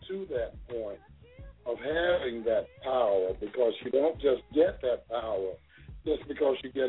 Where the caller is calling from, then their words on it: St. Cloud, Florida, United States; I'm calling from St. Cloud, Florida.